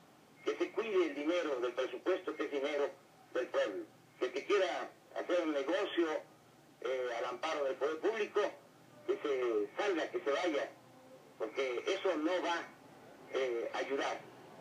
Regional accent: Tabasco, Mexico; pues soy tabasqueño

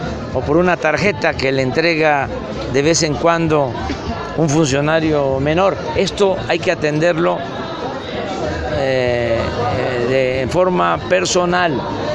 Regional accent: Veracruz, Mexico; Entonces yo soy veracruzano, me siento muy bien aquí en Veracruz

